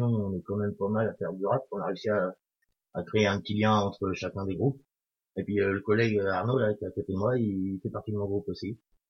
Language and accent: French; Normandy, France; now in Saint-Lô, France; J'ai grandi près de Caen, mais ça fait 10 ans que j'habite à Saint-Lô maintenant.